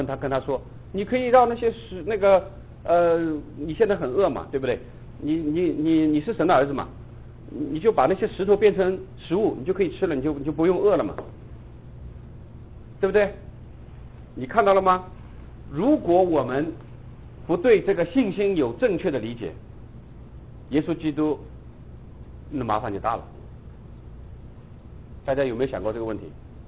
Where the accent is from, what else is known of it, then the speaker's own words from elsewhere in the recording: China; now in United States; 因为我们现在从大陆过来的，我们都知道，包括在美国